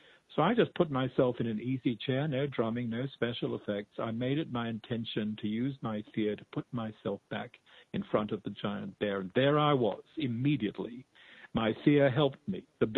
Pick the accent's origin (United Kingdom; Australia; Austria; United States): Australia; now in North America; When I first started living in North America, I started dreaming of a giant bear. Now, I grew up in Australia.